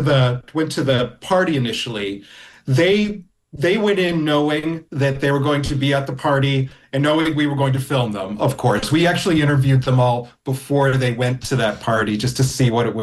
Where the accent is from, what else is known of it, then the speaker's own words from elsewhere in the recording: New York City, New York, United States; I knew him, and I'm from New York City, and I was spending some time in Seattle.